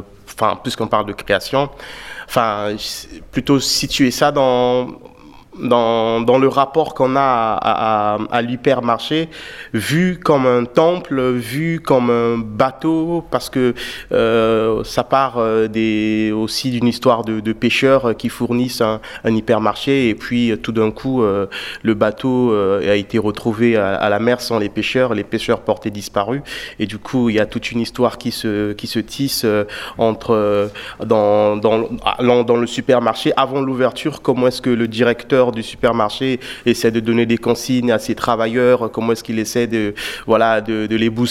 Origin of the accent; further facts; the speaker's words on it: Brazzaville, Republic of the Congo; now in France; parce que moi je viens du Congo, Brazzaville, et je suis arrivé en France pour une en 2019